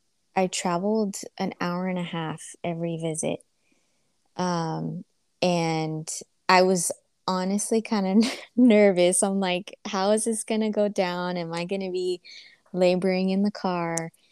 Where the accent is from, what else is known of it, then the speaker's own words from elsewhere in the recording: San Diego, California, United States; So since I'm from San Diego, I was like, okay, I'm going to give birth there. My mom and dad are there. My whole family's there.